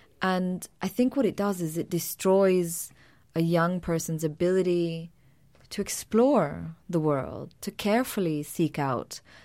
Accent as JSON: {"language": "English", "town": "Damascus", "region": "Damascus Governorate", "country": "Syria", "tie": "born or raised there", "said": "Damascus. And at the time that I was growing up, you know, Syria was a secular country. So when I was growing up in Syria, I didn't know."}